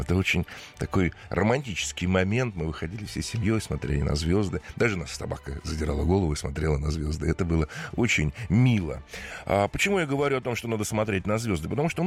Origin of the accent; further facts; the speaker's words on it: Kaluga, Kaluga Oblast, Russia; сам я из Калуги